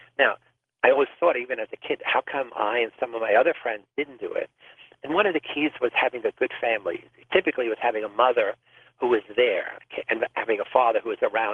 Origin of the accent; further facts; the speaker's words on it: Bronx, New York, United States; I grew up in poverty in the South Bronx, in the inner-city ghetto, South Bronx